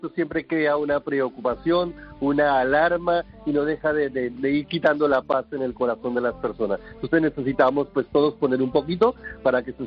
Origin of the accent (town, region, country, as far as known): Colombia; also born or lived in Kenya